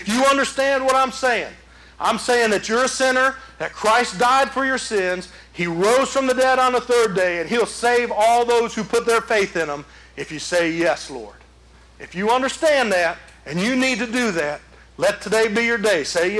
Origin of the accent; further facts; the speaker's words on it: Detroit, Michigan, United States; when I grew up in Detroit, Michigan, the Salvation Army was close enough for my mom and I to walk to, and we didn't have a car to drive.